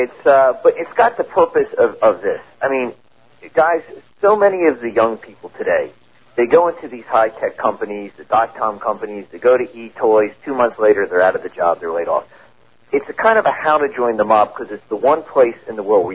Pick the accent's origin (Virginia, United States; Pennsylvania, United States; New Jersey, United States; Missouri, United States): Pennsylvania, United States; Philadelphia; growing up in Philly, you grow up with a lot of guys that end up, going into the mob.